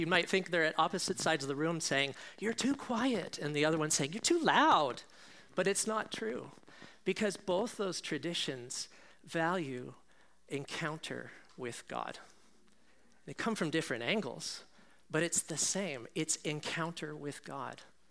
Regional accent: California, United States; I grew up in California. I moved here to go to Regent originally, and I fell in love with Marine View and with this city. But I grew up in California as a Presbyterian

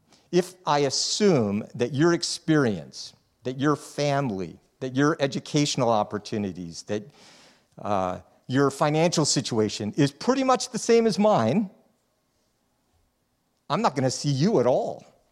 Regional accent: Texas, United States; born there; And so, you know, I was born in Texas.

